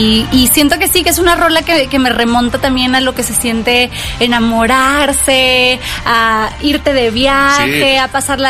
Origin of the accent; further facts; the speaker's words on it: Tampico, Tamaulipas, Mexico; Yo crecí en Tampico, uh-huh, por eso le hago el guiñito a Tampico en mi letra también.